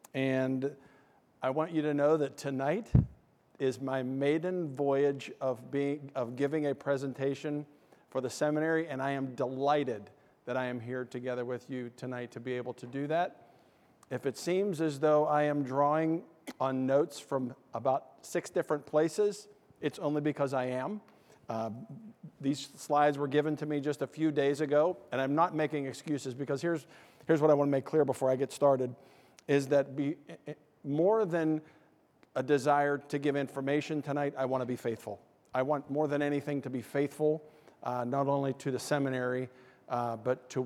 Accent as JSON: {"language": "English", "town": "Aliquippa", "region": "Pennsylvania", "country": "United States", "tie": "born or raised there", "said": "I grew up in Hopewell Township in Aliquippa, and there were some dark things that happened in Aliquippa this past weekend."}